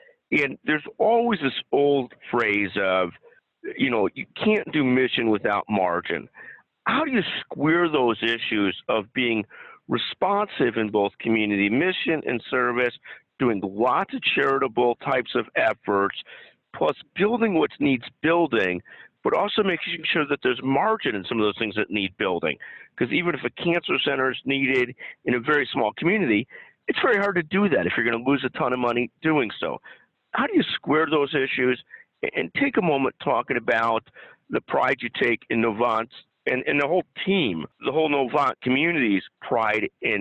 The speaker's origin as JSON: {"language": "English", "town": "Chicago", "region": "Illinois", "country": "United States", "said": "I'm a Chicagoan, and obviously when Michael Jordan was here, we won 6 championships"}